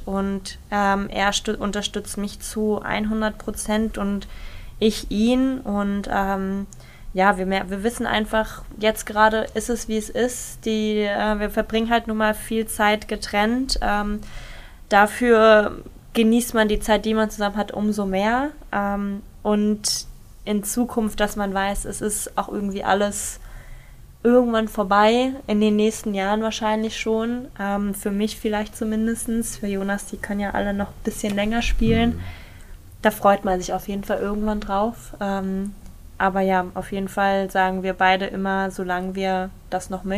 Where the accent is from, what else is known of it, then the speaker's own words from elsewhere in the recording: Berlin, Germany; born there; ich als gebürtige Berlinerin, die ja auch diese ganzen Trainingsstätten und alles tagtäglich die letzten 20 Jahre genutzt hat